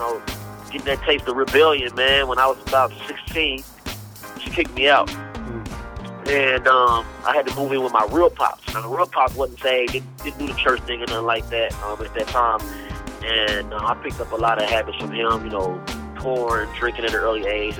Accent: Kansas City, United States; Yo, yeah, I'm from Kansas City, man, not Oklahoma City.

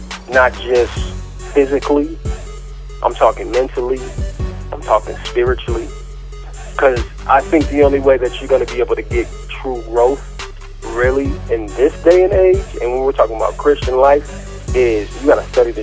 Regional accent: Tacoma, Washington, United States; Born and raised in Tacoma, Washington. I got love for the Seattle Seahawks, man.

